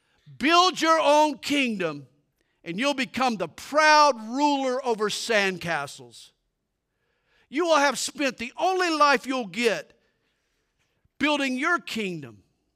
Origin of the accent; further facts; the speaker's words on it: United States; But we're also American citizens, and this presents a challenge.